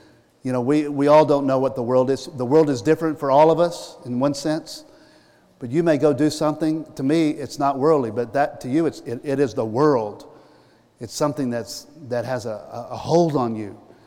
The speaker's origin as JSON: {"language": "English", "town": "Houston", "region": "Texas", "country": "United States", "tie": "born or raised there", "said": "You know, as a kid, Houston Astros, I grew up in Houston."}